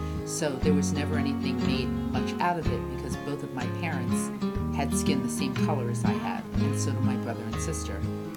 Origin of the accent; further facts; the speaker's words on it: Philadelphia, Pennsylvania, United States; because we had the really great luxury of growing up in Mount Airy. And if you know anything about Mount Airy, what you know is that it was nationally one of the first integrated neighborhoods in the United States